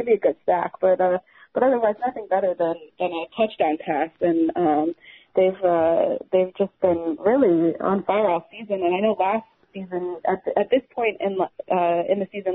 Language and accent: English; Florida, United States; I'm not a curler. I grew up in Florida, so I was a swimmer on water, but not frozen.